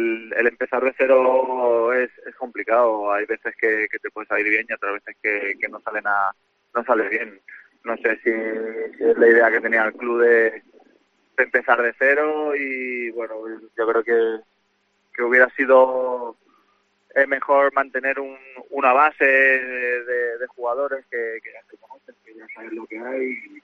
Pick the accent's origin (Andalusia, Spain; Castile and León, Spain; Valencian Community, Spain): Valencian Community, Spain; Petrer; ahora estoy no estoy de Alicante, estoy de Ella Petrer, que es un pueblo que está cerca de Alicante